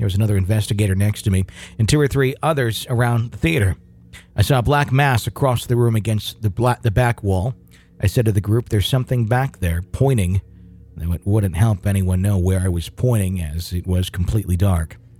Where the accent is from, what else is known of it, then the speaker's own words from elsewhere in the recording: Wausau, Wisconsin, United States; I was part of a ghost hunting group in my hometown of Wausau, Wisconsin.